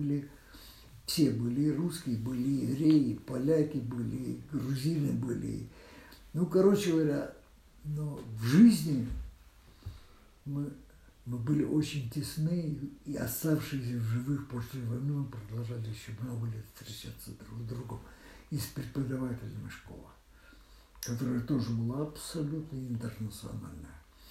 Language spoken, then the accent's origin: Russian; Saint Petersburg, Russia; То есть дома Мы все были коренные ленинградцы все, короче говоря.